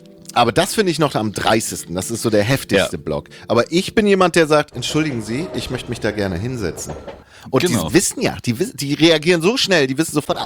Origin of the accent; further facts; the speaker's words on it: Bremen, Germany; ich bin kein Bremer mehr.